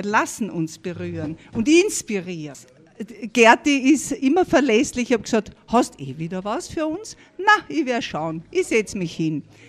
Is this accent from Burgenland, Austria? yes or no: no; Vienna, Austria; Seit 2006 lebe ich hier und ja, mich hat es daher verschlagen, aber hätte man als Wienerin nie vorstellen können, dass ich da so glücklich sein kann.